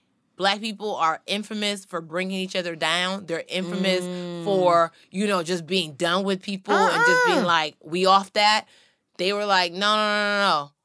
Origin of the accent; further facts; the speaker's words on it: Nigeria; I'm not yelling at anybody. I'm Nigerian, okay?